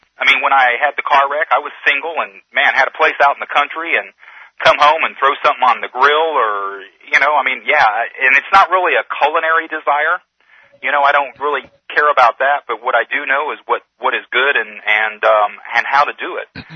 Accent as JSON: {"language": "English", "region": "Texas", "country": "United States", "said": "You know, I'm from Texas. It's in the 80s down home, and I'm up here, you know, in snow and ice."}